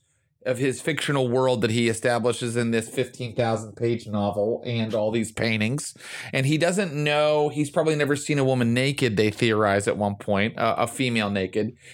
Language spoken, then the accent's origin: English; West Virginia, United States; So I was Pentecostal too, from West Virginia.